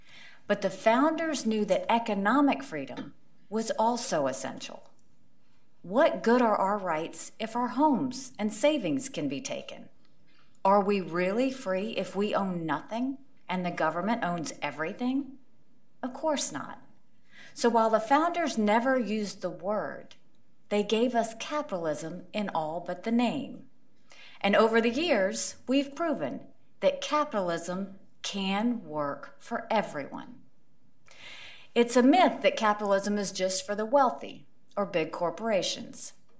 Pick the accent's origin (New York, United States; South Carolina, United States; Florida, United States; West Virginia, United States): South Carolina, United States; Bamberg; my family and my home state of South Carolina. I'm the daughter of Indian immigrants.